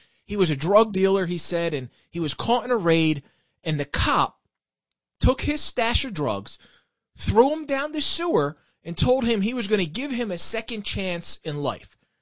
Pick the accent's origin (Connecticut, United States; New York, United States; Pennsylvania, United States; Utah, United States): Pennsylvania, United States; Philadelphia; I grew up in South Philly, the son of Palestinian immigrants, and I went to Catholic schools for 12 years.